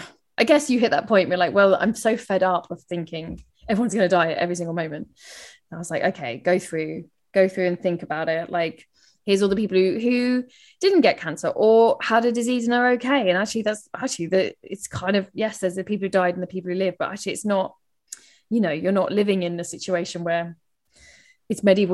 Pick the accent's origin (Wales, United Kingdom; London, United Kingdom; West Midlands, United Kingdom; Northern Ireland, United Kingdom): London, United Kingdom; accent: London; That's my London accent.